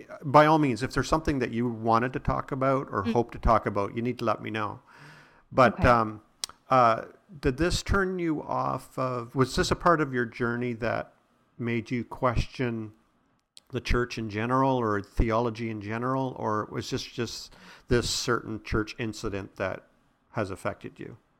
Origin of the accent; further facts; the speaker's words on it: Ontario, Canada; I'm from Ontario, so.